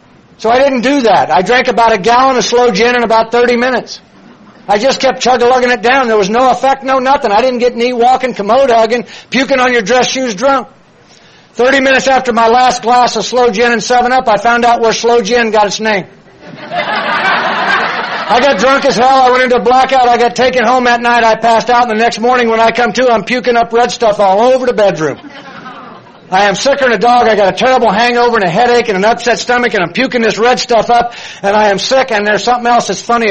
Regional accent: Danville, Illinois, United States; born there; I was born in Danville, Illinois, into a good family.

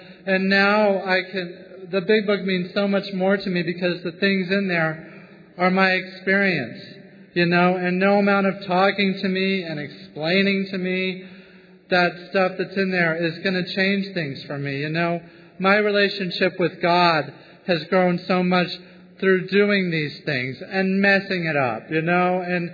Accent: San Francisco, California, United States; I'm an alcoholic from San Francisco, California.

